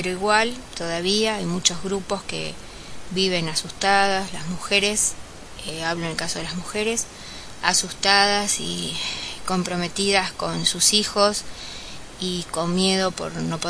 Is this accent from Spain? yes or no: no; Argentina; En la actualidad, acá en Argentina, en mi país, hay mucha ayuda para la mujer